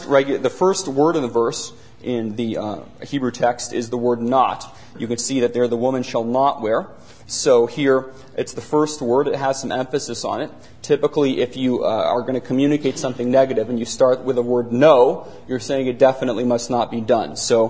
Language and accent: English; San Francisco, California, United States; When I was growing up in San Francisco, sometimes you would see men dressed like women or women like men.